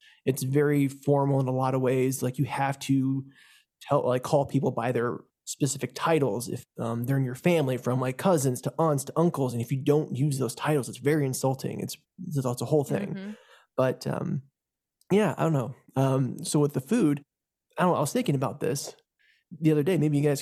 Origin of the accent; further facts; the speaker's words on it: Virginia, United States; also born or lived in Texas; because I was born in Texas actually, and then we moved to Virginia, and I have two immigrant parents, and it was a kind of like a weird way to kind of grow up, especially in Southern Virginia, where I didn't know there were other Koreans.